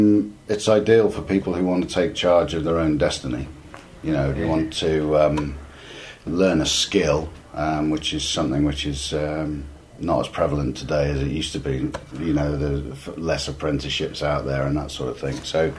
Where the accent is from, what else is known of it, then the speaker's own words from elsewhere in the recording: Swindon, South West England, United Kingdom; I'm from Swindon, Wiltshire